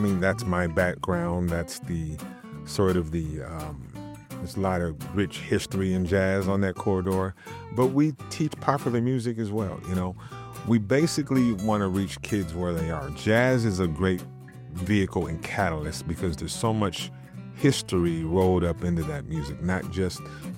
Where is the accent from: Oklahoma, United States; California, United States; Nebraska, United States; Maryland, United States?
Nebraska, United States; Omaha; moved away as an adult; also born or lived in Boston / New York; Yeah, you know, being an Omaha native, you know, I grew up in South Omaha, went to Omaha South High School, left Omaha when I was 19, went to school in Boston before being in New York for 14 years or so.